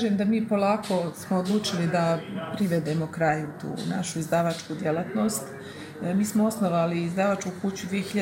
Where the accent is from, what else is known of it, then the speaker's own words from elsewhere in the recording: Pale, Republika Srpska, Bosnia & Herzegovina; Prosto tata mi je sa Pala, pa sam odrasla na Palama.